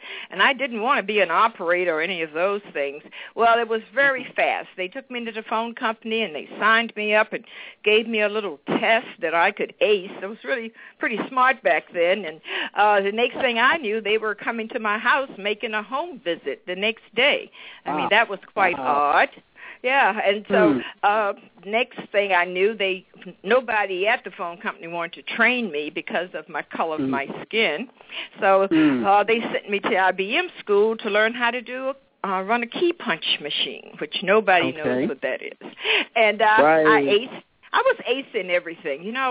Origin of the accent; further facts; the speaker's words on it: Richmond, Virginia, United States; Well, I came to Massachusetts from Richmond, Virginia, and I've always kind of been in the space.